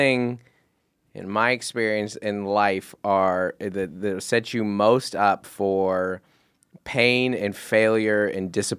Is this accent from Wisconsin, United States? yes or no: no; Seattle, Washington, United States; Well, I grew up in Seattle.